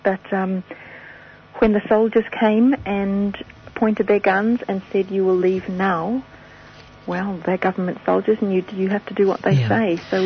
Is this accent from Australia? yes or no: no; New Zealand; I'm a Kiwi girl.